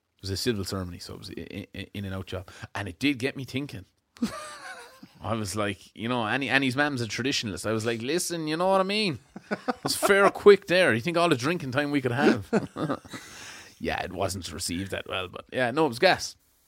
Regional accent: Ireland; that's us, we're Irish, we're humorous, like we all love a laugh.

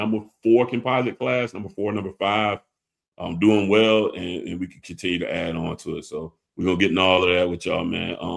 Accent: Savannah, Georgia, United States; You know, I'm from Savannah, bro. It's one of the more humid areas in the country as well. Man, you can't go out on a good Savannah night in the summertime, bro.

